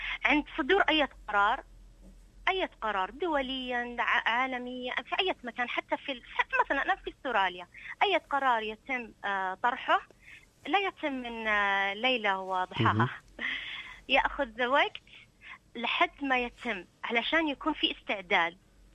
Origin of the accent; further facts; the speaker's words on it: Unaizah, Al-Qassim, Saudi Arabia; في مدينتي منطقة القصيم مدينة عنيزة لا صحيح أنها صغيرة